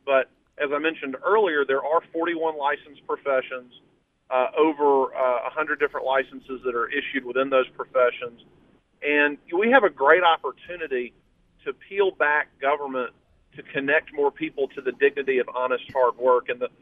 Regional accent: Columbus, United States; And in my hometown of Columbus, we had a situation 4 years ago where a lady showed up at the office with 19 absentee ballots.

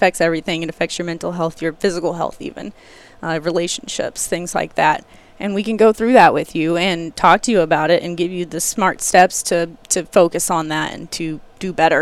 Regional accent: Arkansas, United States; So I'm from a small town in Arkansas, actually, originally.

